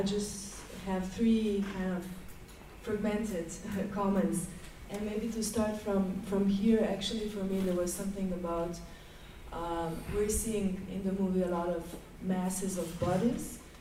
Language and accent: English; Slovenia; English is a second language; I come from Slovenia, ex-Yugoslavia